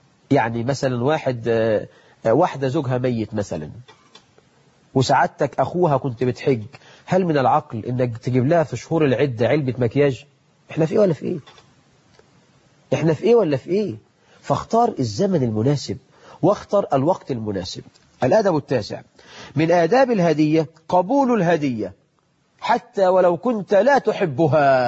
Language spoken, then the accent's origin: Arabic; Egypt; وفي الدقهلية عندنا في مصر بلد مشهورة جدا بالفسيخ